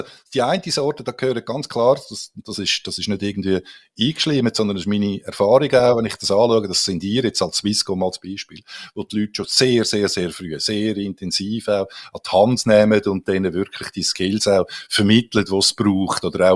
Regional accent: Switzerland; Wir sind ja Schweizer.

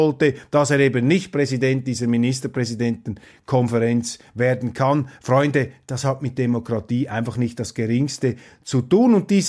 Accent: Switzerland; Das ist das Bild der deutschen Politik, das sich mir da als Schweizer bedauerlicherweise einprägt.

